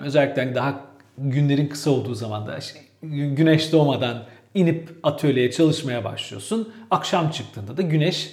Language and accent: Turkish; Istanbul, Turkey; Ben de Balat'la Unkapanı arasında Zeyrek tarafında doğup büyüdüm ve dolayısıyla hep böyle gidip geldiğim yer.